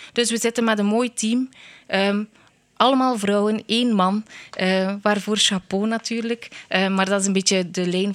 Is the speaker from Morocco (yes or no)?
no; De Haan, West Flanders, Belgium; also born or lived in Ghent / Aalter; now in Hertsberge, Belgium; 34 jaar. Oorspronkelijk kom ik uit De Haan, dus ik ben van de kust, maar wij zijn een stukje het binnenland ingetrokken. Eerst naar Gent, dan naar Aalter en nu in Hertsbergen terechtgekomen.